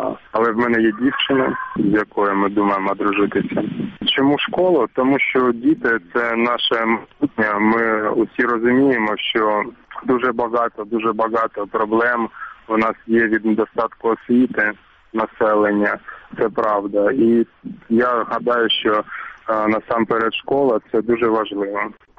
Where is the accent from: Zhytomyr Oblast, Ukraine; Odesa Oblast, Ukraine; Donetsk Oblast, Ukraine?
Donetsk Oblast, Ukraine; Donetsk; moved away as an adult; бо я сам з Донецька, я був проукраїнським активістом.